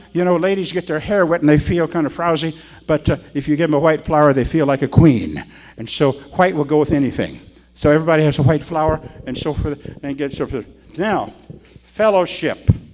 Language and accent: English; Iowa, United States; Well, I said, I'm from Iowa, but I'm over here.